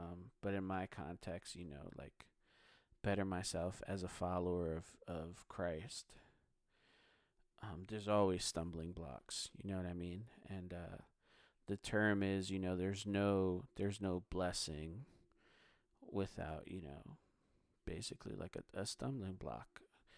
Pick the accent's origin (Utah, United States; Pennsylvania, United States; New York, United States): Pennsylvania, United States; Philadelphia; I'm from Philly. Like, I am Philly through and through, and I pull no punches.